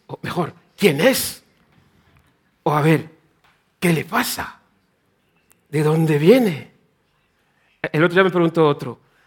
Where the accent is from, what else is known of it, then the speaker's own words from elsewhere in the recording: Yaoundé, Centre, Cameroon; Spanish is a second language; now in Spain; soy de origen africano. Nací en Yaoundé, es la capital de Camerún, y llego aquí en España desde 2005.